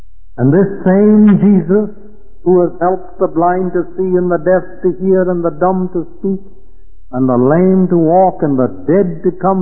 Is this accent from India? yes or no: yes; India; I grew up in India.